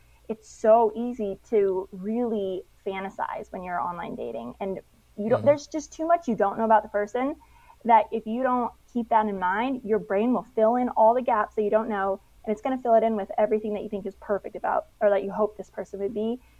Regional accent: Arizona, United States; also born or lived in San Diego / Australia / New Zealand; And when I grew up in Arizona, I was like one of the only Christians in my high school.

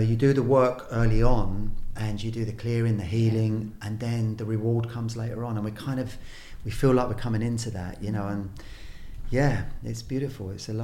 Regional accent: Balham, London, United Kingdom; We are two Londoners. I'm from Balham, West London.

